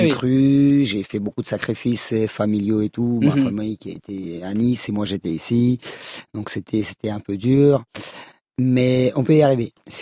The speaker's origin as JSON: {"language": "French", "country": "Moldova", "moved": "yes", "said": "Moi, en tout cas, je suis arrivé de nulle part, de Moldavie ici."}